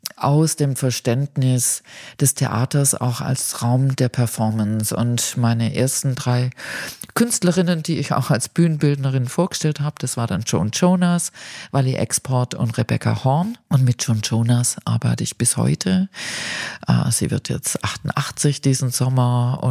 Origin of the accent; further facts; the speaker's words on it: Stuttgart, Baden-Württemberg, Germany; Ich ging dann in meine Heimatstadt